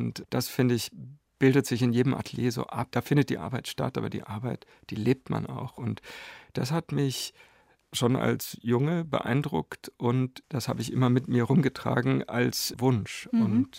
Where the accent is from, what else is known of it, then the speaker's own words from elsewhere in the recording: Wuppertal, North Rhine-Westphalia, Germany; Ach, die Zeit in Wuppertal Anfang der 70er Jahre war eigentlich eine sehr freie, schöne Kindheit in dieser Stadt.